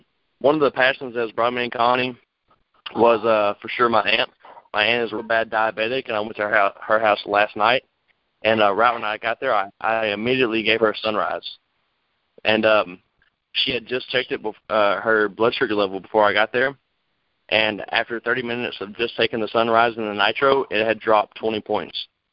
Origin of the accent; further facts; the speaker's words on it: Waxahachie, Texas, United States; I'm from Waxahachie, Texas. I'm 21 years old.